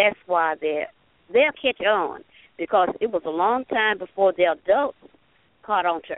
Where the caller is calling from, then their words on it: Danville, Virginia, United States; I'm calling from Danville, Virginia.